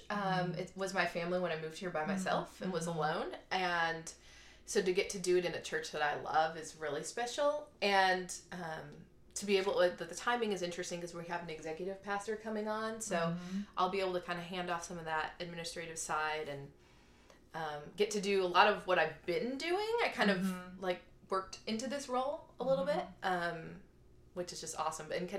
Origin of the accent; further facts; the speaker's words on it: Cleveland, Ohio, United States; now in Dallas, United States; So yeah, I grew up in Cleveland, Ohio, in one of the suburbs, and the oldest of four, grew up going to a Methodist church